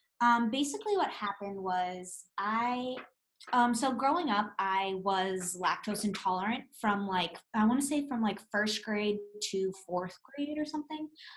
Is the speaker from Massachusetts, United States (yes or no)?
yes; Boston, Massachusetts, United States; I'm from Boston.